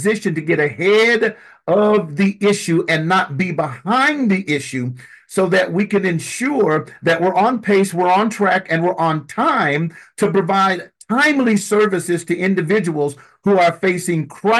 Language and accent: English; Portland, Oregon, United States; Born and raised in Northeast Portland and have lived in Northeast Portland all of my life.